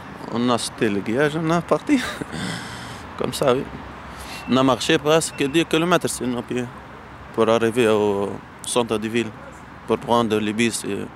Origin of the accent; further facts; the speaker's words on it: Medenine, Tunisia; French is a second language; moved away as an adult; now in Paris, France; Je suis tunisien. J'habite à la ville de Médine, c'est au sud de Tunisie. 50 km de Djerba, près de la frontière libyenne.